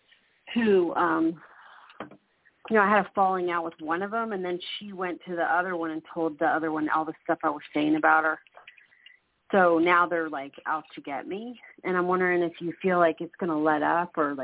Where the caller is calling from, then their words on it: New Mexico, United States; I'm calling from New Mexico.